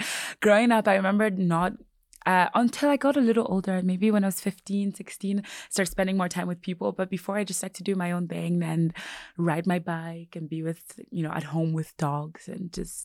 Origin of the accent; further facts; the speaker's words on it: Nigeria; now in Canada; We could talk about growing up in Nigeria.